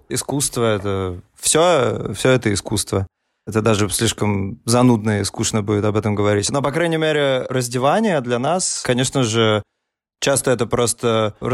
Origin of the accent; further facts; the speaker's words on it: Saint Petersburg, Russia; Мы родились в Петербурге, выросли там.